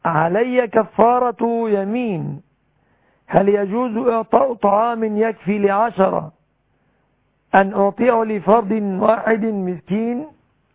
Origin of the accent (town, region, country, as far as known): Egypt